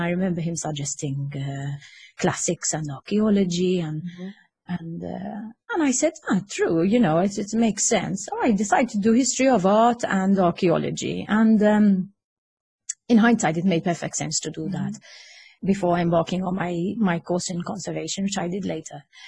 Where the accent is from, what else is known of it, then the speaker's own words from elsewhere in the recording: St. Julian's, Malta; we were four children, grew up in St. Julian's in this house with a garden.